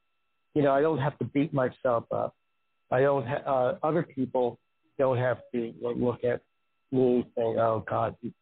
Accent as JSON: {"language": "English", "town": "New York City", "region": "New York", "country": "United States", "tie": "born or raised there", "said": "You know, like I grew up in New York City, and they have alternate side parking rules and regulations."}